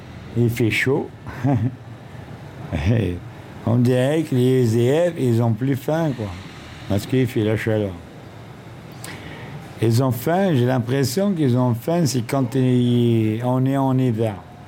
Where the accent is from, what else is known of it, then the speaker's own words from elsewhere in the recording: Lille, Hauts-de-France, France; Et je suis natif de Lille.